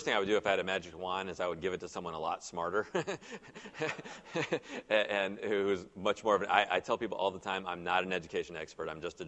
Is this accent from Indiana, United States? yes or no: yes; Indiana, United States; I'm from Northwest Indiana. I don't know if you know anything about Northwest Indiana, but you know, I might not look it, but we're pretty tough up there.